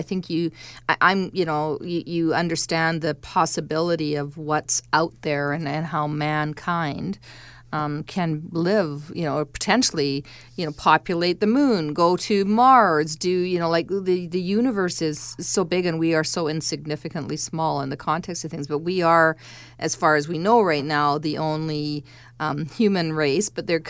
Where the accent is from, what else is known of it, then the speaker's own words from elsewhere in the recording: South Africa; I'm South African.